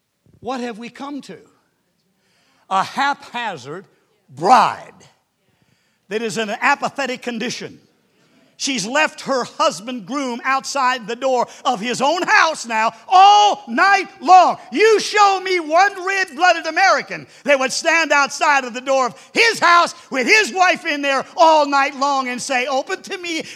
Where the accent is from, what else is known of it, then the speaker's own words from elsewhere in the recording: Nova Scotia, Canada; Because I'm just an old country boy. I'm a Canadian from Nova Scotia.